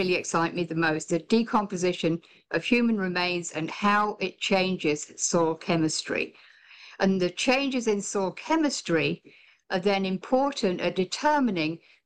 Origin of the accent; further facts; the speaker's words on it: United Kingdom; I'm a Brit, a transplant